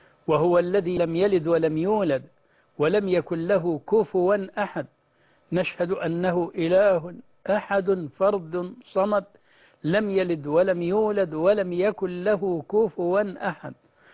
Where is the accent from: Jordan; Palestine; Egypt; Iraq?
Egypt; بلدنا مصر